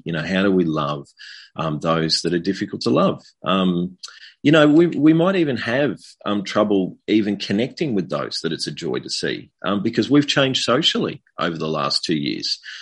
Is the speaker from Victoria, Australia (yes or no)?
yes; Bendigo, Victoria, Australia; I grew up in Bendigo. I grew up in a loving Christian family and knew God and the love of God quite early in my life.